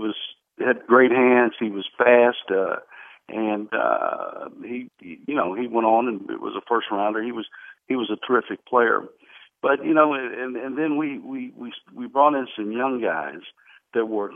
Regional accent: Sweetwater, Tennessee, United States; And Terrence is from Sweetwater, Tennessee, which is my hometown.

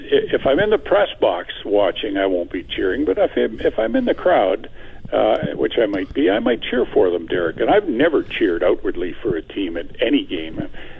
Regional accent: Regina, Saskatchewan, Canada; I was still a Rider fan back in 72 because I grew up in Regina

